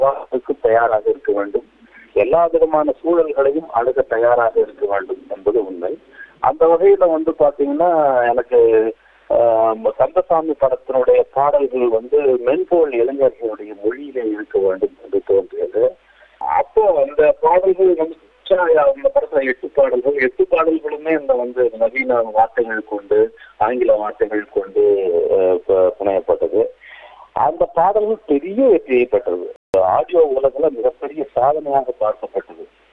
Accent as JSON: {"language": "Tamil", "region": "Tamil Nadu", "country": "India", "tie": "born or raised there", "said": "நிலங்கள் இருக்கிற ஒரு விவசாய குடும்பம். அங்க அதான் பிறந்தேன். அதுக்கு பிறகு வந்து பாத்தீங்கன்னா எனது பள்ளி கல்லூரிகள்லாம் எங்க திருவண்ணாமலை மாவட்டத்திலேயே."}